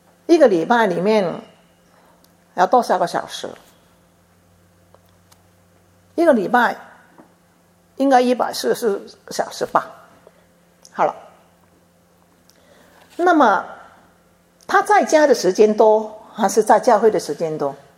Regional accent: China; 犹太人跟我们中国人有很多相似的地方

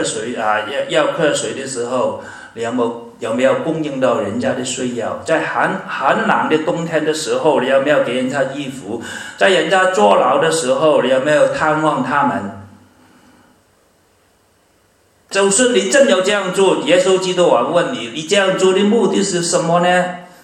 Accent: Guangdong, China; accent: Cantonese; 我们广东话就是翻不倒，找不到回头路

